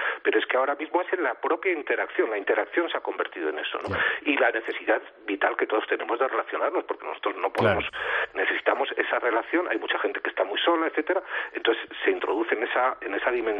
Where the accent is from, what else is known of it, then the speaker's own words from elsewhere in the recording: Spain; now in Chile; Yo, de hecho, vivo en Chile, pero soy español